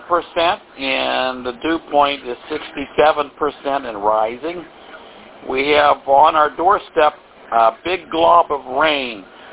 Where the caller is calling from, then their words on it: Warrendale, Pennsylvania, United States; We are calling from Western Pennsylvania. We are 20 miles north of the city of Pittsburgh. And we're between Cranberry, and we are in a little town called Warrendale.